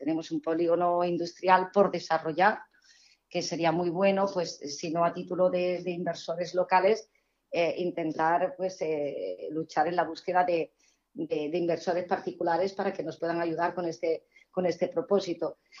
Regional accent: Cuevas del Becerro, Andalusia, Spain; yo soy de Cuevas del Becerro, ¿vale? Yo, mi familia materna es de Cuevas del Becerro. A mí todo el mundo me conoce en el pueblo, además, por

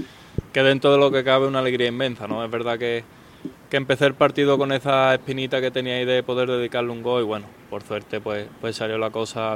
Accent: Seville, Andalusia, Spain; somos los dos sevillanos

